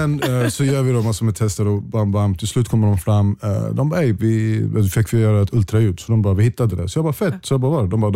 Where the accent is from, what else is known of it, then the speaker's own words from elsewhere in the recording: Eritrea; Jag är eritrean, vi informerar inte varandra så mycket.